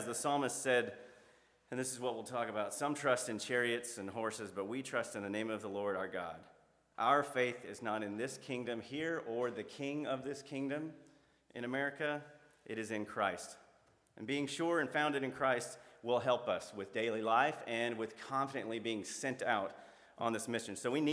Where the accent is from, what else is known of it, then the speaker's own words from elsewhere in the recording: Mobile, Alabama, United States; We are from Alabama. My family's from Mobile, Alabama, and her family's from Southside, where we are. I was a military kid. My dad was in the military. We went all over the globe.